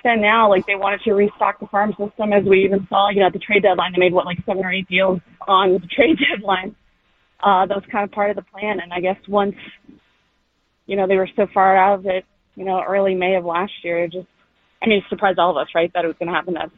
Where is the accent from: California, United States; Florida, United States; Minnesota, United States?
Florida, United States; Miami; as someone born and raised in Miami, it's, you know, a question that comes up, sadly.